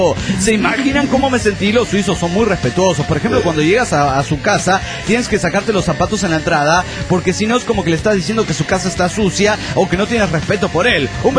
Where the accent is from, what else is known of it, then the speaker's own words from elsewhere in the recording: Barcelona, Catalonia, Spain; de Barcelona, España.